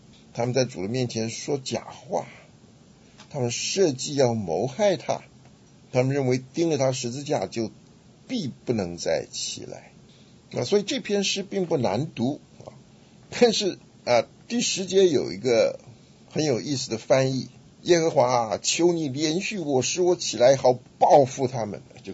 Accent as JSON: {"language": "Chinese", "country": "China", "said": "像我们中国人讲说投桃报李啊，礼尚往来啊"}